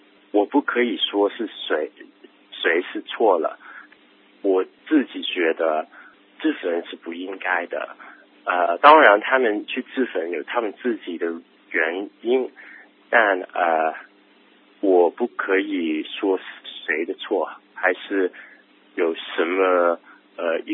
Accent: Hong Kong; now in Weimar, Germany; 我是从香港来的。我现在在德国正在读艺术

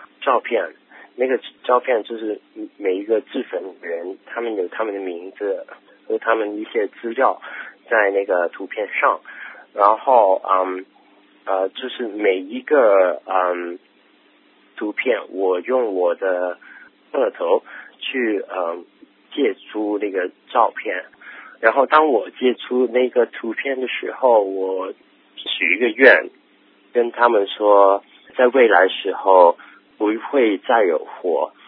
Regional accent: Hong Kong; now in Weimar, Germany; 我是从香港来的。我现在在德国正在读艺术

